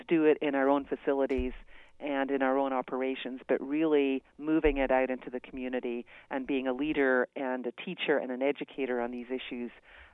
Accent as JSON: {"language": "English", "region": "Scotland", "country": "United Kingdom", "moved": "yes", "said": "I'm from Scotland originally, been here for 40 years, but I'm a first-generation student."}